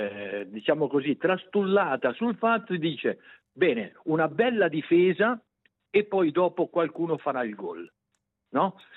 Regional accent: Varese, Lombardy, Italy; now in Switzerland; Sono italiano, vivo in Ticino da 54 anni, sono di Varese, per cui dire, fuori dalla porta, no?

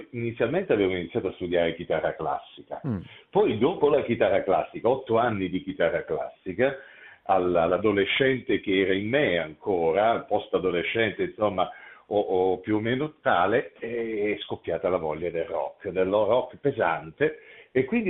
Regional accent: Ostuni, Apulia, Italy; ho vissuto la mia infanzia e preadolescenza a Ustuni, Ostuni è una cittadina Puglia, cosiddetta Città Bianca viene chiamata

